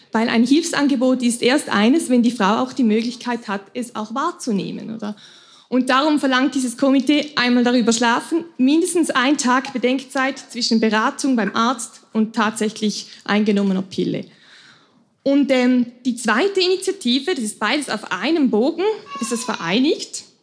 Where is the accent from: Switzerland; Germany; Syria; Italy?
Switzerland; Ist doch toll, wenn wir diese Rechte als Schweizer noch nutzen, solange wir noch können.